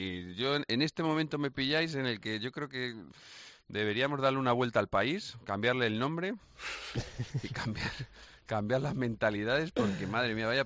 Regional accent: Spain; aquí somos especialitos los españoles

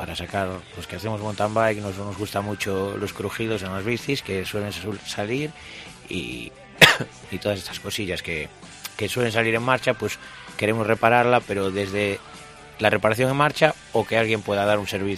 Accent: Oseixo, Spain; Bueno, Oseixo, aparte que es mi pueblo, es de donde yo soy

